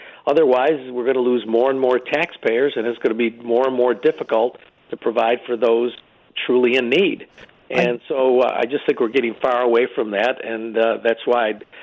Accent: Syracuse, New York, United States; Stephanie and Miner and I are good friends. We're both from the Syracuse area.

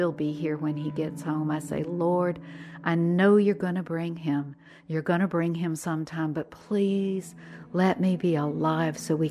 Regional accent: the South, United States; Oh, I grew up in the South. Storytelling is what you do.

